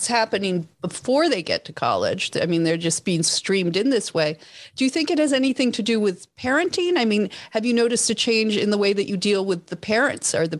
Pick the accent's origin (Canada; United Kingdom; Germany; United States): Canada; I grew up in Canada